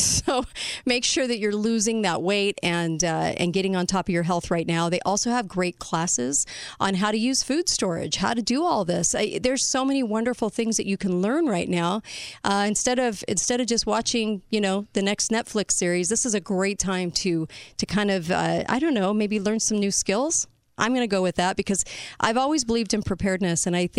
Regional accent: California, United States; I know I grew up in California, so that's all we ever heard about was the big one coming.

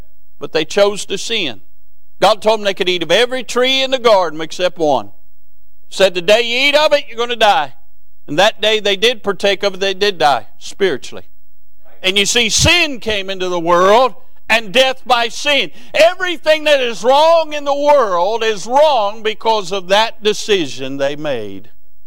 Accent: Cincinnati, Ohio, United States; born there; I am not a Yankee, but I was born in Cincinnati, okay? I know I'm not a Kentuckian bred, but I have lived here longer than I lived in Ohio

